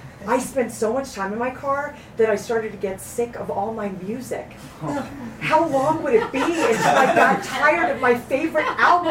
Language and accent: English; East Coast, United States; I'm from the East Coast. Home, you don't play that game.